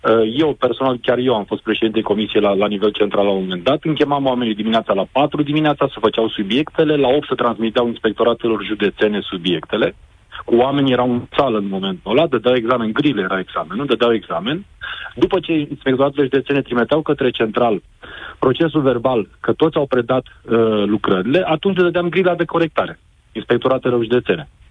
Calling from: Bucharest, Romania; sunt din București.

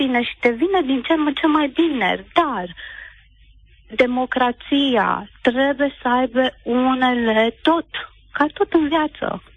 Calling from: United Kingdom; vă sunt din Marea Britanie.

